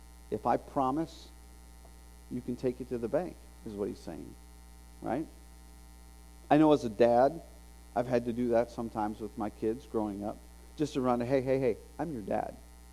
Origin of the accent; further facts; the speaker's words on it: Bradenton, Florida, United States; That's Bradenton, Florida, my hometown.